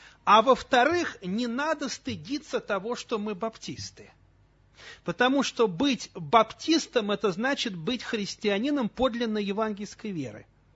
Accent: Moscow, Russia; у меня церковь в Подмосковье, служу я по всей России матушке, а сам я москвич вообще-то.

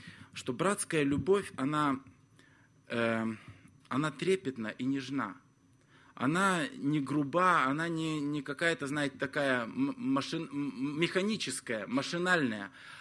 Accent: Moldova; в моей церкви, вот откуда я родом, из Молдавии

